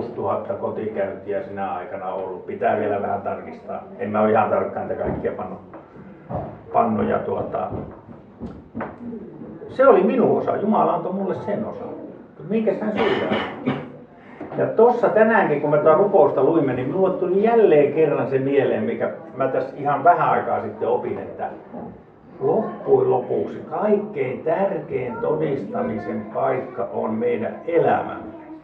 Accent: Imatra, South Karelia, Finland; mä oon itse Imatalta kotoisin.

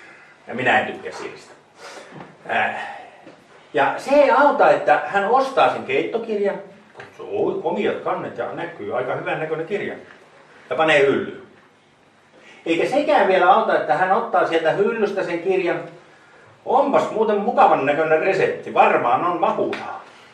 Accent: Imatra, South Karelia, Finland; niin kuin meillä Imatralla aina aikanaan rippikoulussa sanotaan, että rakkaus on sisäistä kutinaa, mitä ei voi raaputtaa.

